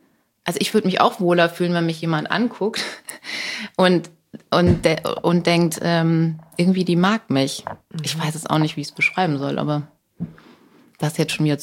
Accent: Buxtehude, Lower Saxony, Germany; Ich komme ja aus Buxtehude.

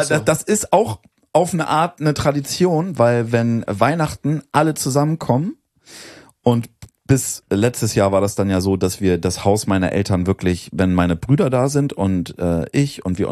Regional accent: Northern Germany, Germany; Bei uns in Norddeutschland bist du immer am Silvesterabend, hast du dich verkleidet.

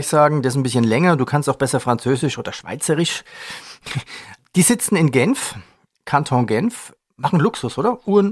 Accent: Bavaria, Germany; accent: Franconian; wir kommen hier aus Franken, ein bisschen fränkisch

